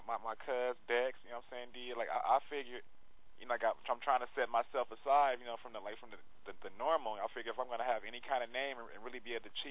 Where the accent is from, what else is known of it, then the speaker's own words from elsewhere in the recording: Gardena, California, United States; I'm from Gardena, California. You know what I'm saying? That's pretty close to Compton, Inglewood, Hawthorne, Watts.